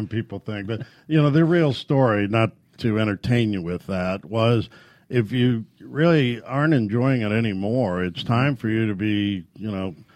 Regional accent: Ireland; And being Irish, I was cursed with taking something small and being forced to make it bigger.

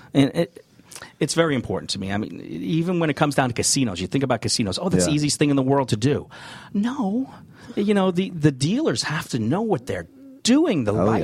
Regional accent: New York, United States; And the bride picked me because I was from New York

